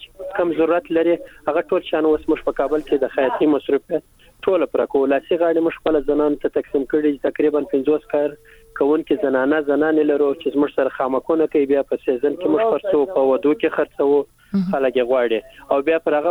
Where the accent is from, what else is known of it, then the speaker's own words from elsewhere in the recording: Kandahar, Afghanistan; now in Kabul, Afghanistan; زه خپل د کندهار یم او اوس پیلن په کابل کې زموږ دکان او سنټر او د خیاطي مرکز دی